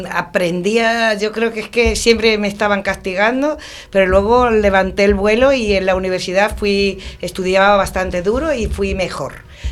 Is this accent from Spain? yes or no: yes; Extremadura, Spain; also born or lived in Puertollano / Madrid; Pues yo en Extremadura, porque soy extremeña y estuve los primeros años en primaria